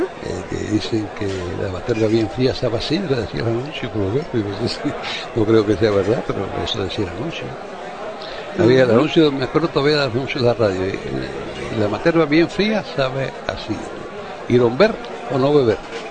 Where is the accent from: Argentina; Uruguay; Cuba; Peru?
Cuba; No, yo no sé, yo no soy español, yo soy cubano.